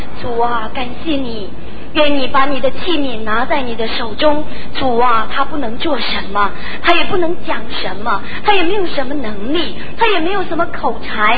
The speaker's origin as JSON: {"language": "Chinese", "country": "China", "said": "今天在我们中国人的年日中，这是大年初四"}